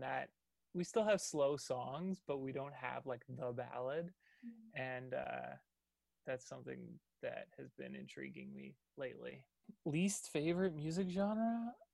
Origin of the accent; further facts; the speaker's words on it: Vancouver, British Columbia, Canada; I'm from Vancouver, so I can give a little Vancouver shout out.